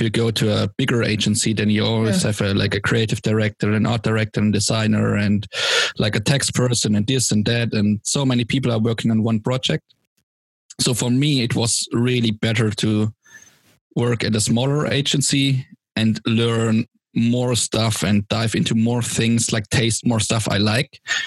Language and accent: English; Stuttgart, Baden-Württemberg, Germany; That's a hard one because I'm from Stuttgart